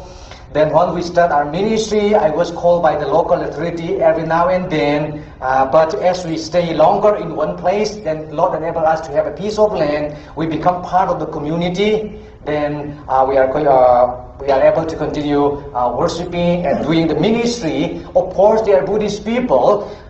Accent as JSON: {"language": "English", "country": "Myanmar", "tie": "born or raised there", "accent": "Burmese English", "second_language": "English", "said": "As you know, I'm from Myanmar or Burma. I'm speaking Burmese English, not American English."}